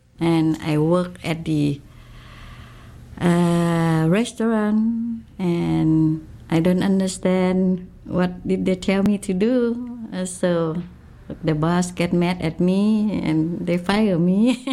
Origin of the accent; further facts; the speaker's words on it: Laos; English is a second language; moved away as an adult; now in United States; I'm from Laos. I work for the Refugee Resettlement Program for about 23 years now, 1976. I came to America.